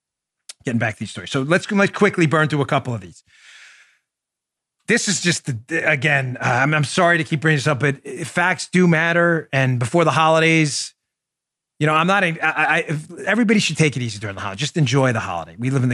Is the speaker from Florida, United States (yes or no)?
yes; Florida, United States; trying to knock my home state of Florida on their coronavirus response